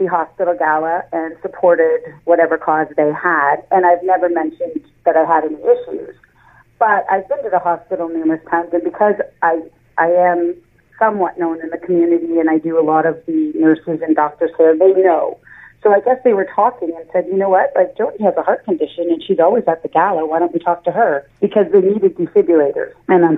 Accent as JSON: {"language": "English", "town": "Orangeville", "region": "Ontario", "country": "Canada", "tie": "born or raised there", "said": "Yeah, I was born and raised in Orangeville."}